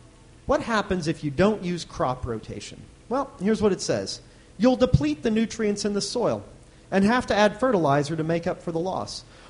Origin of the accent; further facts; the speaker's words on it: Midwest, United States; I grew up in the Midwest, so I was around a lot of farming community.